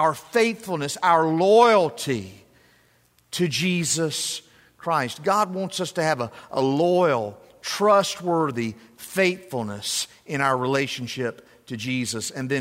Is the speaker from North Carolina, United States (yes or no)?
yes; North Carolina, United States; It comes from my home state of North Carolina